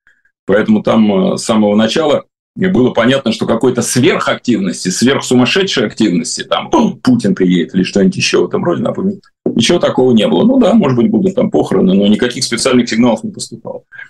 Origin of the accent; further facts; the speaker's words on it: Saint Petersburg, Russia; я вроде питерский, и все думал, что я так хорошо знаю свой город.